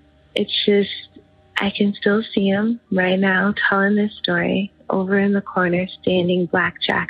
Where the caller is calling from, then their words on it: New York, United States; I am calling from New York.